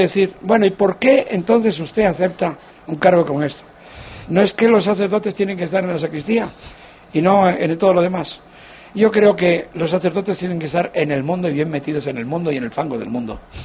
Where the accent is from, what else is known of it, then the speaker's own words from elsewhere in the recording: Guatemala; si soy guatemalteco